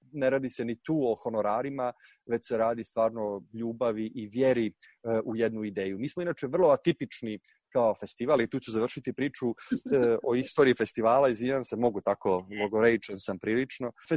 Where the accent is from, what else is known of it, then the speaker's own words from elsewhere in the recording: Kotor, Kotor Municipality, Montenegro; Ja kao muzičar, ja sam odrastao u Kotoru